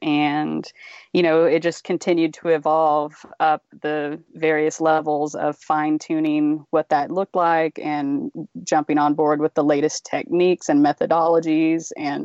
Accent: Texas, United States; But I grew up in Texas. I grew up in horse country. So I grew up around horses, have loved horses my whole life.

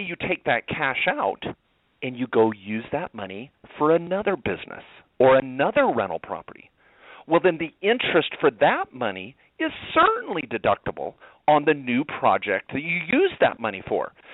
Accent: Eugene, Oregon, United States; born there; I was born in Eugene, Oregon, and, of course, went to law school in Oregon.

